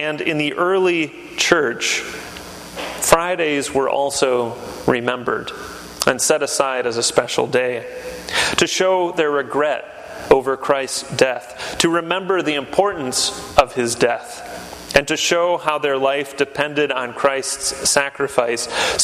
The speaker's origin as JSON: {"language": "English", "region": "Michigan", "country": "United States", "tie": "born or raised there", "said": "Growing up in Michigan, we didn't have a lot of good fish options."}